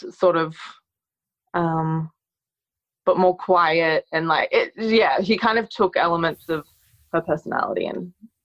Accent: Australia; we're both from Australia.

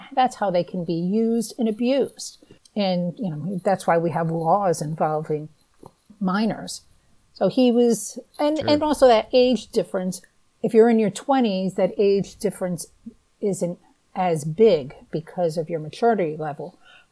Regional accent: New England, United States; Now, I'm from the Northeast. I've always lived in New England, and I've lived in most primarily cities.

